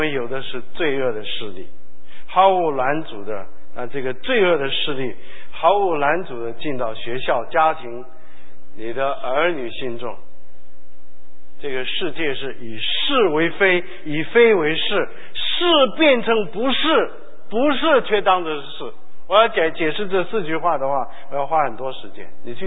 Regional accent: China; 车没有来以前都排得很好，车一来全部都上去，这是我们中国人。

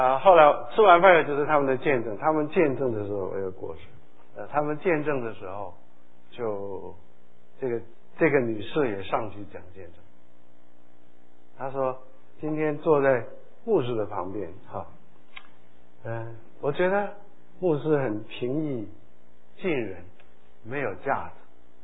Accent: United States; 我们美国人喜欢说 I'm Dr. so and so，

